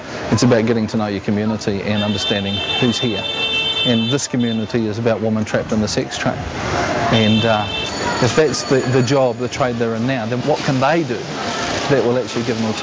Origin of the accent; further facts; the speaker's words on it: New Zealand; If you can't understand my accent, tough. I can't do anything about it. And so if you know there's Australian somewhere here, they may understand. You can sit next to them and they can translate. But, you know, I'm from the better place, New Zealand, so...